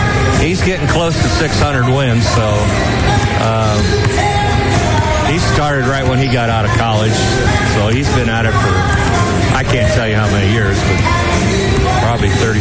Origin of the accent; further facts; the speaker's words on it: New Knoxville, Ohio, United States; I'm a hometown boy. I was from New Knoxville. I didn't go to college. I graduated from New Knoxville, and I was a dairy farmer for 30 years.